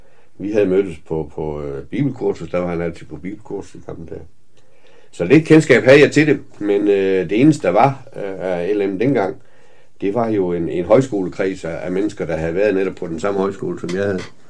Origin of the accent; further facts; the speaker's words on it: Haderslev, Region of Southern Denmark, Denmark; also born or lived in Kolding; Jeg kommer fra Haderslev, og har boet der de første 19 år af mit liv. Så har jeg boet nogle år i Kolding.